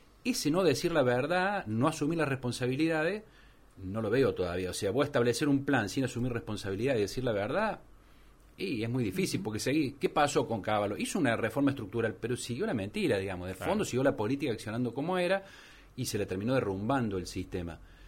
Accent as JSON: {"language": "Spanish", "country": "Argentina", "said": "Y eso tenemos que ir como argentino, como país."}